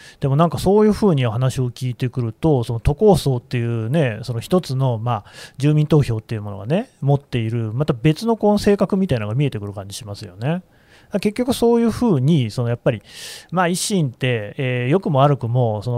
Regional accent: Nagoya, Aichi, Japan; 僕名古屋出身なんですよ、はい、名古屋市の生まれっていうとやっぱ名古屋市出身って言って愛知県出身って言わないんですよね。

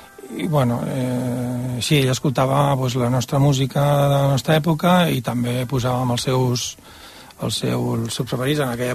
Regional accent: Barcelona, Catalonia, Spain; nosaltres som de Barcelona, però estiuegem a Palautordera.

